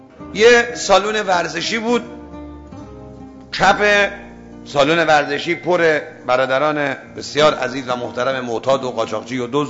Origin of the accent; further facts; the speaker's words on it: Isfahan, Iran; اهل اصفهانم،